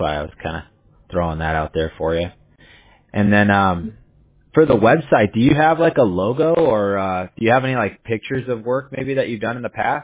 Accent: California, United States; I'm a Chargers fan. I grew up in Southern California.

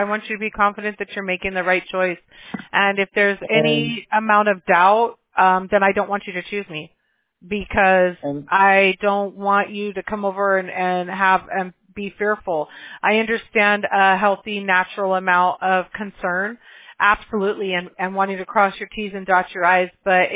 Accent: Scotland, United Kingdom; I have a tiny bit of French in me, yes. I'm mostly Scottish, though.

